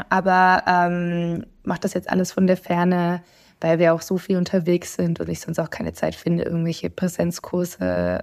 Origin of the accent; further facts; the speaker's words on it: Böbingen, Baden-Württemberg, Germany; now in Cologne, Germany; Momentan bin ich in Böbingen, also wo ich herkomme, bei meiner Familie